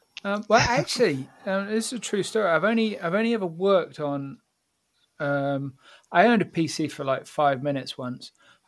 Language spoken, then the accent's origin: English; England, United Kingdom; I'm English